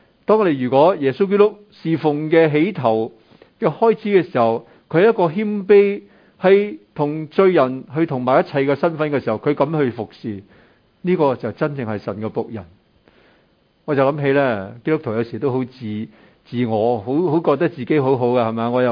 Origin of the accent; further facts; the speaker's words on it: China; 我哋中国人咧啲孔家啊或者儒家嗰啲咧即系道理仲更加丰富啦